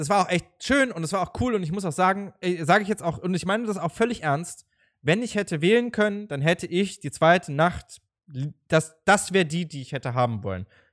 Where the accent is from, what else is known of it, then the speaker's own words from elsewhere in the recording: Berlin, Germany; Und dann bist du da als Berliner auch noch, der also echt, ich sag jetzt mal, Partys gewohnt ist, ja.